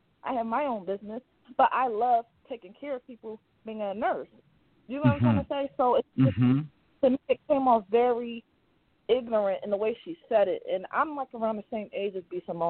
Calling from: Philadelphia, Pennsylvania, United States; Okay, this is, I'm calling from Philadelphia.

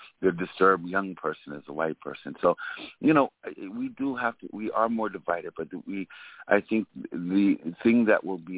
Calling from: Brooklyn, New York, United States; I'm calling from Brooklyn, New York.

